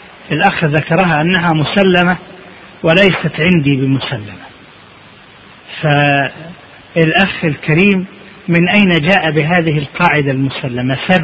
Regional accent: Egypt; يعني احنا برضو عندنا في مصر اللي بيتباع مال الجبنة

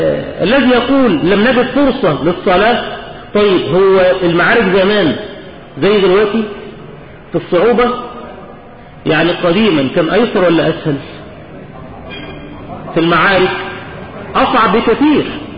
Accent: Egypt; يعني مش رمي كده زي عندنا في مصر

